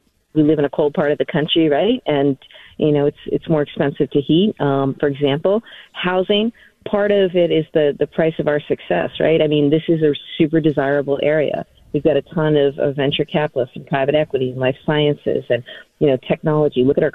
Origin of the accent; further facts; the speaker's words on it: New Hampshire, United States; You know, I grew up in New Hampshire, great place to live, but also you don't have access to all the things that we have access to here in Massachusetts